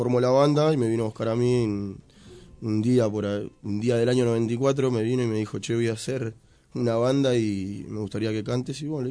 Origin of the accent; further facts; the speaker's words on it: Lanús, Buenos Aires Province, Argentina; Sí, somos de ahí, de Caraza, de Lanús. Mirá. Somos oriundos ahí